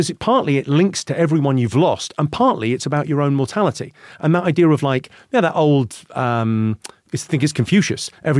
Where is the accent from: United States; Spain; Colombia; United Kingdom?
United Kingdom; Slough, South East England; I grew up in a place called Slough, in and around Slough. So Irish immigrant parents, so first generation immigrant to the UK.